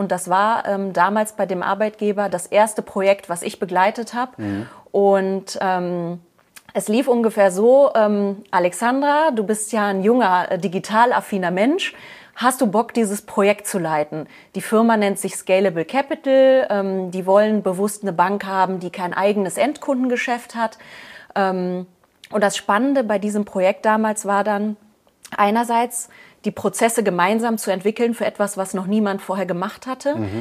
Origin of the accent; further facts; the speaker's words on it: Solingen, North Rhine-Westphalia, Germany; moved away as an adult; Ich komme ja aus Solingen ursprünglich und bin dann nach München gezogen für den Job